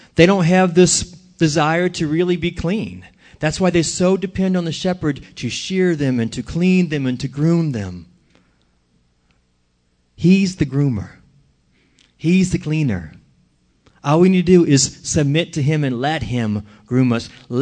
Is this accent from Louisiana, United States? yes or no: yes; New Orleans, Louisiana, United States; And, of course, I am from New Orleans, and I was nowhere ever near farm animals until I was a teenager.